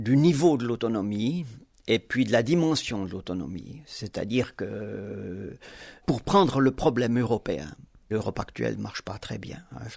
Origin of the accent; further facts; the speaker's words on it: Switzerland; j'estime que nous sommes assez grands en tant que Suisse